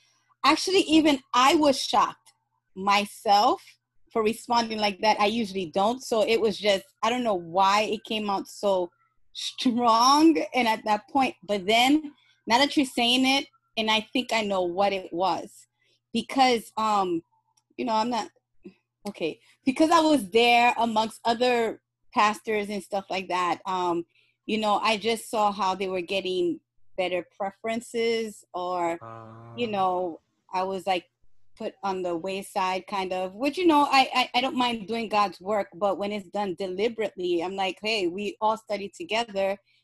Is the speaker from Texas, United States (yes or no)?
no; Brooklyn, New York, United States; All right, a short bio. I am from Brooklyn, New York, right?